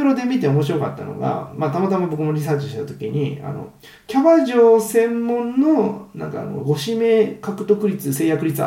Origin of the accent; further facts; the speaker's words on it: Niigata, Japan; まあ、僕の出身が新潟県なんで、新潟県出身で